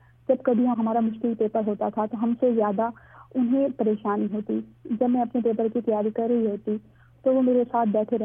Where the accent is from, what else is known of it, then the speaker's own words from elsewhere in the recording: Mailsi, Punjab, Pakistan; میں میلسی کی رہنے والی ہوں.